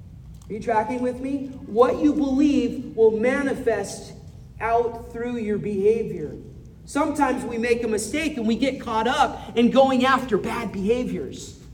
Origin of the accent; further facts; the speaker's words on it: California, United States; Growing up in California, there was all of these little, my mom called them sugar ants.